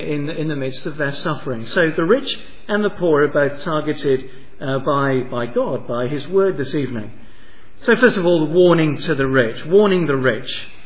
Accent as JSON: {"language": "English", "country": "United Kingdom", "said": "we're shy and we're British, and that's just not the sort of thing that you"}